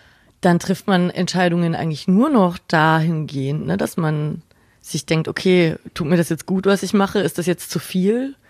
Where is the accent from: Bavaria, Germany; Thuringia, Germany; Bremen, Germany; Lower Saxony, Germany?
Bavaria, Germany; Nuremberg; Und ich wollte sowieso immer nach Berlin, ist auf jeden Fall größer und hat einen krasseren Radiomarkt als Nürnberg, wo ich herkomme.